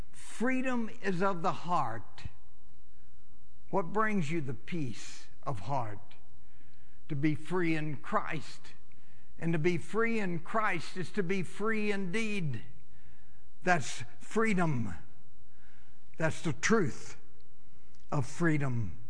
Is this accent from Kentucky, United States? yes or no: yes; Buffalo, Kentucky, United States; I had nothing to do with growing up on Buffalo Hill in Buffalo, Kentucky, as a snotty-nosed kid with a grass string holding up my britches.